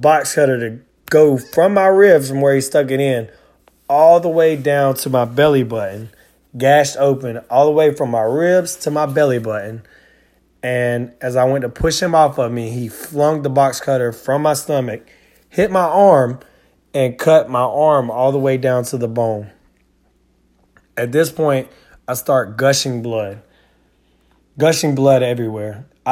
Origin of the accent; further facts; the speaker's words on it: Claxton, Georgia, United States; I'm born and raised in Clymie, Claxton, Blackston, whatever you want to call it.